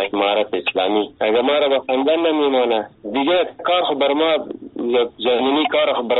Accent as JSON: {"language": "Persian", "country": "Afghanistan", "said": "ما افغان هستیم، مسلمان هستیم"}